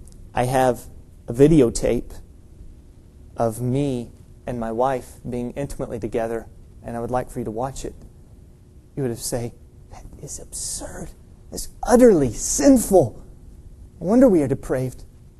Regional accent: England, United Kingdom; now in United States; I mean, I'm English.

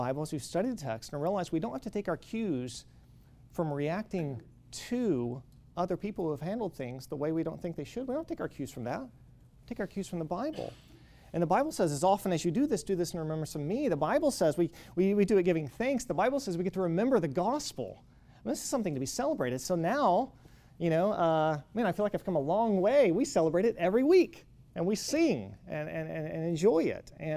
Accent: Kentucky, United States; So I grew up in Western Kentucky in a conservative Baptist church where there was a strong Church of Christ presence.

